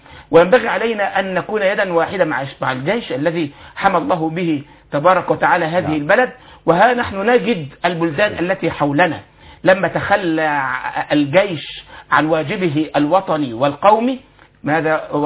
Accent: Egypt; بل كمصريين

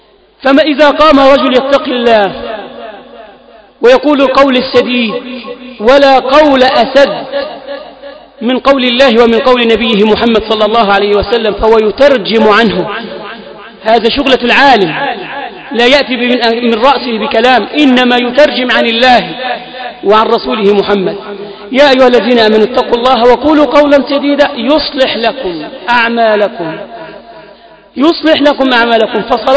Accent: Egypt; بلادنا مصر

